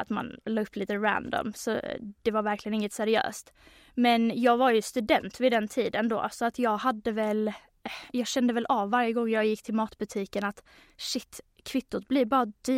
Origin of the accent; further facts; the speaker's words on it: Helsingborg, Skåne, Sweden; jag är uppvuxen i Helsingborg, född 98. Och sen så kände jag väl att Helsingborg var aldrig riktigt staden där jag kunde briljera eller där jag trivdes att växa upp.